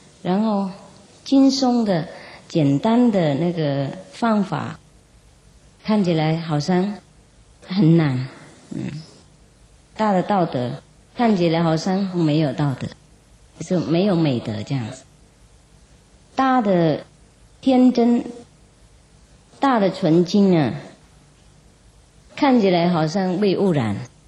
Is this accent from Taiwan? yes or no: no; China; 我们是中国人嘛，所以讲那个